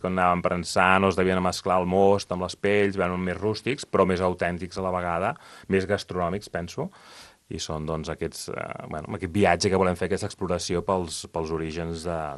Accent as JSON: {"language": "Catalan", "town": "Sant Sadurní d'Anoia", "region": "Catalonia", "country": "Spain", "tie": "born or raised there", "said": "Clar, jo soc fill de Sant Sadurní"}